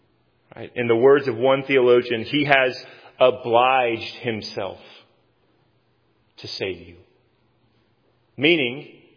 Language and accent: English; Nashville, Tennessee, United States; And, I mean, I'm from Nashville, Southern boy.